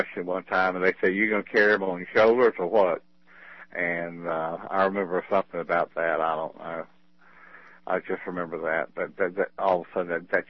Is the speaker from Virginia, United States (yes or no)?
no; South Carolina, United States; I grew up in South Carolina, and I never heard I seen or tookin' or any of those other things.